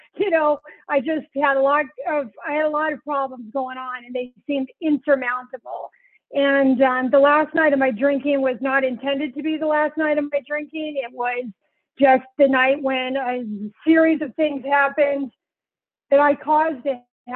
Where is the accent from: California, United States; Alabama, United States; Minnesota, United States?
California, United States; Santa Monica; born there; I was born in Santa Monica, California in 1964